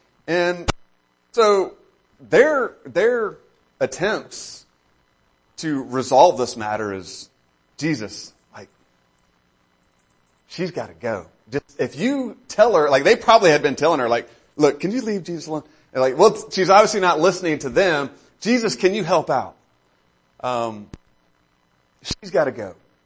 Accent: Tampa, Florida, United States; And I remember when I was a kid growing up, at the church, we grew up in Tampa, Florida. Fletcher Avenue Church of Christ is one of the churches, a number of different churches there, lived 5 minutes from Florida College.

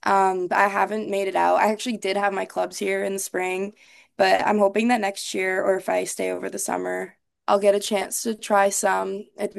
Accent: Canada; I'm Canadian

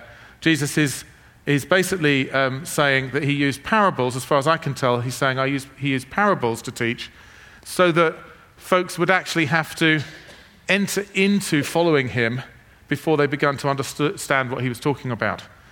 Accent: England, United Kingdom; As an English person, one of the habits that the entire nation I come from has is that we drink tea all the time.

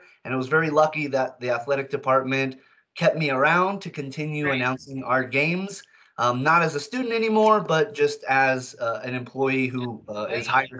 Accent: Cañon City, Colorado, United States; I'm from Canyon City, or that's where I went to high school at.

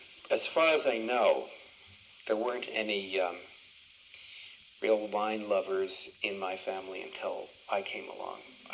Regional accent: Pennsylvania, United States; born there; I was born in Chester County, which is about 30 miles west of Philadelphia.

